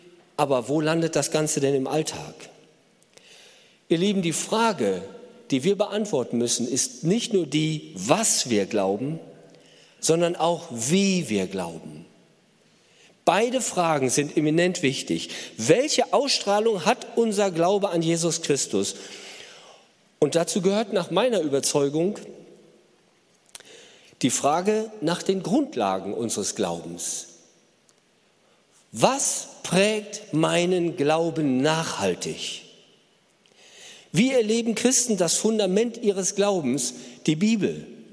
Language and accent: German; Northern Germany, Germany; Und ich kann als Norddeutscher schon sehr viel mit diesem Bild anfangen.